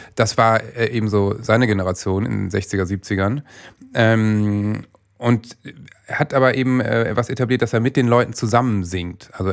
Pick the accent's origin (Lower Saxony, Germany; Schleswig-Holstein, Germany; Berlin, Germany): Lower Saxony, Germany; Worpswede; Also ich komme ja nur aus der Nähe von Bremen, Worpswede und so.